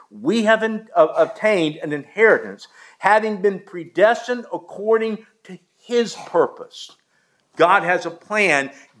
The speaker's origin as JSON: {"language": "English", "region": "South Carolina", "country": "United States", "tie": "born or raised there", "said": "So last week, I grew up in South Carolina. Okay, I know about snow in South Carolina."}